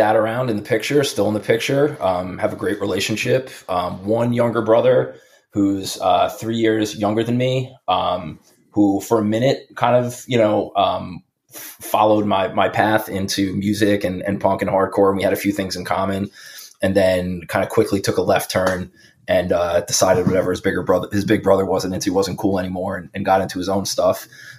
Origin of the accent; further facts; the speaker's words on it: Bay Shore, New York, United States; I'm pretty sure all of us are born and raised on Long Island. Okay. Yeah. I was born in Bayshore, New York, in Suffolk County. Lived there until about sixth grade.